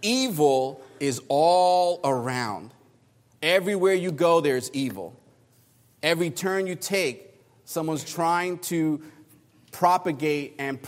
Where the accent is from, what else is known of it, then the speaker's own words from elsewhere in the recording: New Jersey, United States; so I'm originally from New Jersey, and New York was my backyard, and you know New York wants to be New Jersey